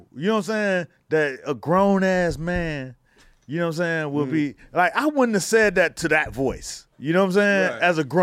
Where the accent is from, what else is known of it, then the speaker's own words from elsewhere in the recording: Miami, Florida, United States; And I don't really like that kind of shit, because I come from Miami where you was already discounted.